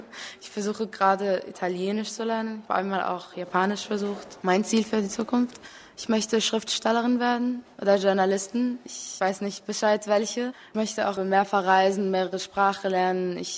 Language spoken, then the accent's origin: German; Cairo, Cairo Governorate, Egypt; German is a second language; und ich komme aus Kairo, Ägypten. Und ich bin 1996 geboren